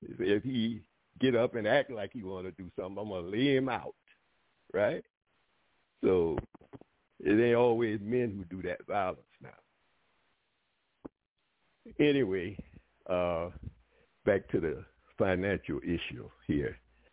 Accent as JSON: {"language": "English", "town": "New Orleans", "region": "Louisiana", "country": "United States", "said": "Yeah, and look, I'm from New Orleans, right? And you don't beat up women."}